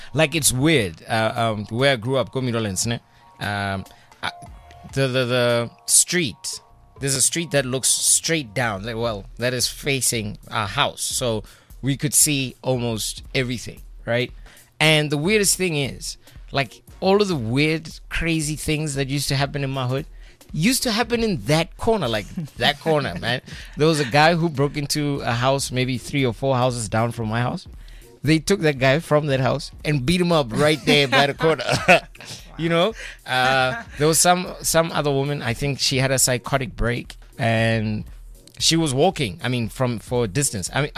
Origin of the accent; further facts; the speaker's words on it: Midlands, United Kingdom; In fact, what I learned by growing up in Midlands